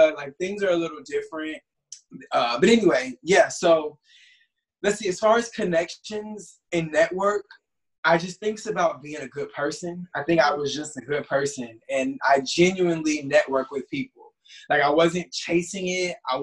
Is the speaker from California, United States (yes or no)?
no; Florida, United States; But I'm like, listen, I'm from Florida. We out here trying to make it.